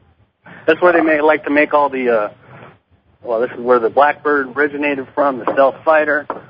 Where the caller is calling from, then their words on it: Palmdale, California, United States; Palmdale, California.